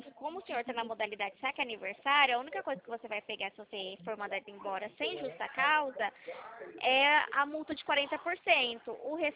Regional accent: Presidente Prudente, São Paulo, Brazil; sou de Presidente Prudente, interior de São Paulo.

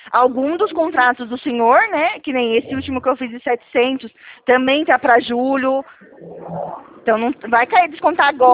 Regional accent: Araras, São Paulo, Brazil; eu sou daqui de Araras.

